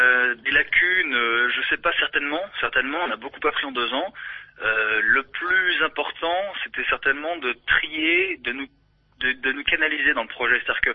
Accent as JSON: {"language": "French", "town": "Lyon", "region": "Auvergne-Rhône-Alpes", "country": "France", "said": "Et moi, je suis lyonnais, pure souche."}